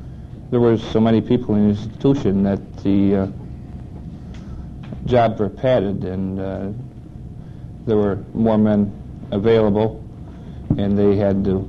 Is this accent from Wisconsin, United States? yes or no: no; Attica, New York, United States; I'm from Attica.